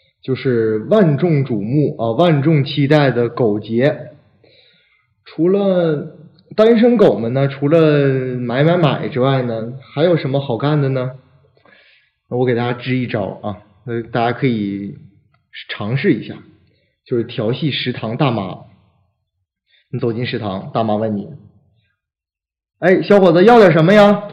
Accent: Northeast China, China; 说到下雪呢，作为一个东北人不得不提到的就是一些在雪地里可以玩的游戏啊

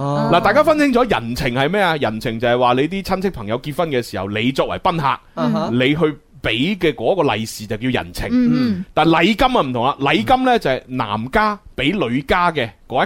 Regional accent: Guangdong, China; 但系我哋广东人因为好务实啊，所以我哋喺生活上边咧，其实咧就都几接见下嘅。

